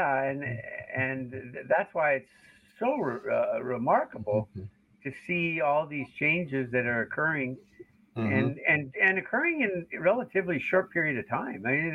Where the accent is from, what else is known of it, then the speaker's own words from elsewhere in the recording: Canada; I'm a Canadian